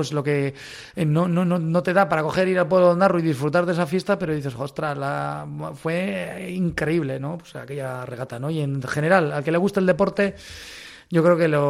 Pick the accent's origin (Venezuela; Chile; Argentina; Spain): Spain; Lemoa, Basque Country; soy de Lemona.